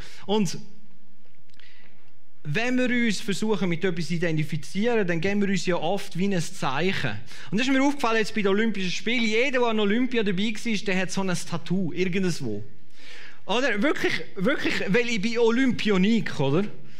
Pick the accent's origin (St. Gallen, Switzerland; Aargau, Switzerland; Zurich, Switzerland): St. Gallen, Switzerland; Grabserberg; Ich weiss nicht, im Grabserberg, wo ich aufgewachsen bin, dort hat man immer gefragt, wem gehörst du?